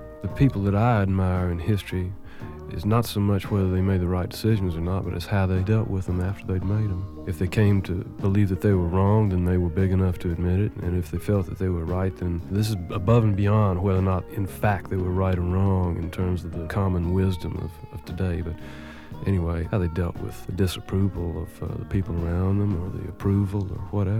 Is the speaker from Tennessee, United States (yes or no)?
yes; Memphis, Tennessee, United States; also born or lived in Shreveport; I'm from Memphis, Tennessee. My family is actually one of the first families there.